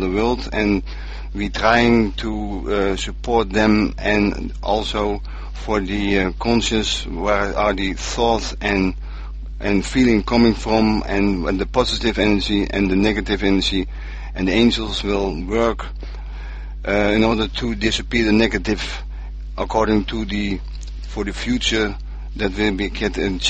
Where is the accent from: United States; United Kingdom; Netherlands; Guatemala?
Netherlands; I'm from the Netherlands